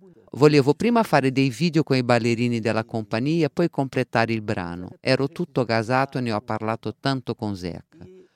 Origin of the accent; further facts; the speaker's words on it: Brazil; Italian is a second language; io brasiliana lo traducevo in italiano al pubblico